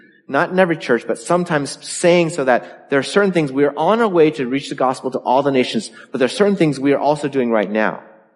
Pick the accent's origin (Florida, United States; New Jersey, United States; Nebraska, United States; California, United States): California, United States; And I grew up in California. I was not a minority.